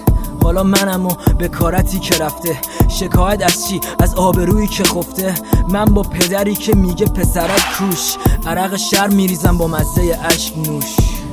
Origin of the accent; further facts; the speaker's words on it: Iran; من یه ایرانیم متولد وطن، یه دختر با خانواده متکبر و سهل.